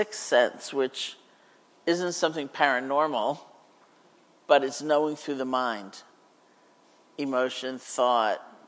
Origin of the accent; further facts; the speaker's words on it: New England, United States; I'm from New England, so December, right? It's icy, it's cold, it's miserable, and I'm on Maui.